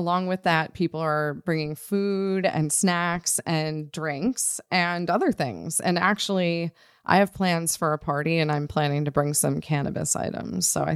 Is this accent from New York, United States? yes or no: yes; Buffalo, New York, United States; Yeah, who knew growing up in Buffalo is going to afford me such a tremendous 4th of July experience?